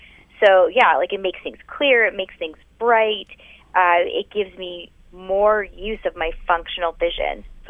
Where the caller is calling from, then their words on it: Hamilton, Ontario, Canada; I am from Hamilton, Ontario.